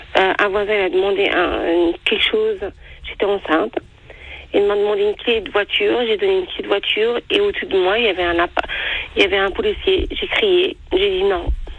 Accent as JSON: {"language": "French", "country": "France", "said": "J'ai du mal à comprendre. Je suis française."}